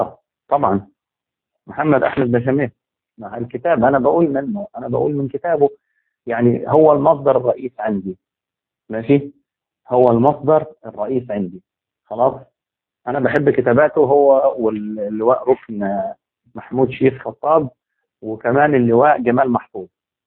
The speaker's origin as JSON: {"language": "Arabic", "country": "Algeria", "said": "نفس الشيء عندنا في الجزائر حسن الوحيدة حاليا"}